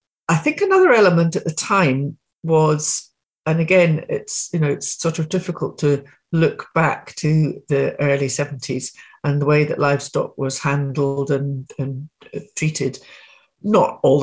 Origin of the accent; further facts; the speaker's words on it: Glasgow, Scotland, United Kingdom; Well, I come from Glasgow originally, was brought up there.